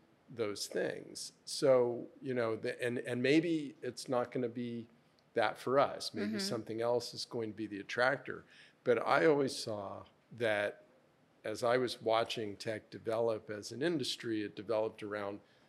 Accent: Miami, Florida, United States; You know, I was born and raised in Miami, and I learned to recognize hype.

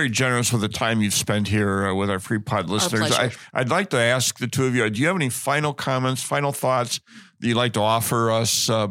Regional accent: Winslow, Arizona, United States; I grew up near Winslow, so I've known about it for years.

